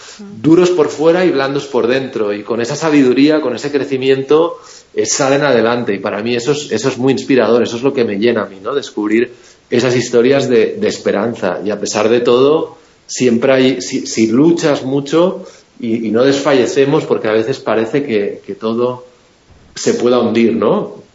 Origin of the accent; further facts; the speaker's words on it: Barcelona, Catalonia, Spain; now in Madrid, Spain; yo vivo en Madrid, y soy de Barcelona, pero vivo en Madrid